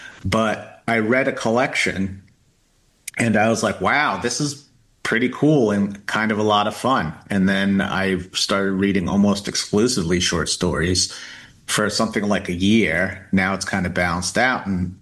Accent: Philadelphia, Pennsylvania, United States; And I'm like, because I grew up in Philadelphia.

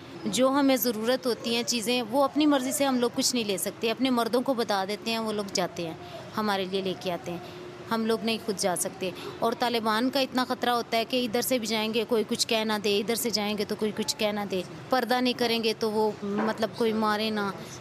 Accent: Miran Shah, Khyber Pakhtunkhwa, Pakistan; Civil colony Miran شاہ سے۔ ہم لوگ تقریباً ادھر ہی پیدا ہوئے ہیں، ادھر ہی شادی ہوئی ہے، ادھر ہی رہ رہے ہیں۔

